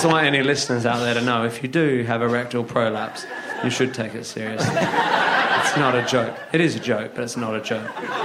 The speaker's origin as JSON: {"language": "English", "town": "Northampton", "region": "East Midlands", "country": "United Kingdom", "tie": "born there", "said": "I was born in Northampton"}